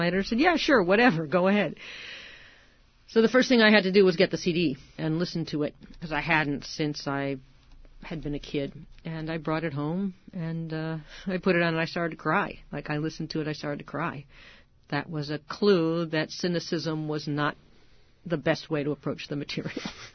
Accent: Illinois, United States; I grew up in the Midwest and saw a touring production of it in the late 60s. Which stuck in my mind because my family didn't typically go to downtown Chicago from our suburban home

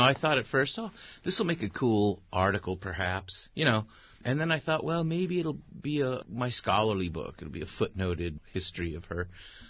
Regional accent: Tijuana, Baja California, Mexico; I was born in Tijuana and spent a lot of my childhood in Tijuana or back and forth across the border. I was a classic border rat.

